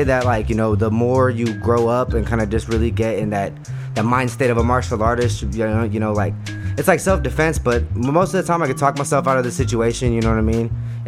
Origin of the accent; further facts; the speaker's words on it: Van Nuys, California, United States; also born or lived in Santa Clarita; now in Northridge, United States; Yeah, I was born in Van Nuys, you know, and I stayed out there till I was probably about, like, 11, 12. We moved, like, a little bit north, like, Santa Clarita way. Then, now I'm back here in the valley over by Northridge.